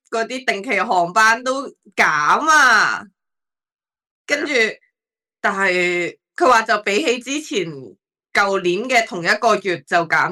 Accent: Hong Kong; 係減，但係唔係我哋香港人減咗啫

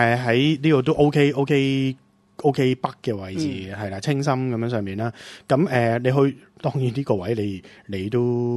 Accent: Hong Kong; 我哋香港人往往都系咁样噶嘛，即系时间控制都唔好嘛

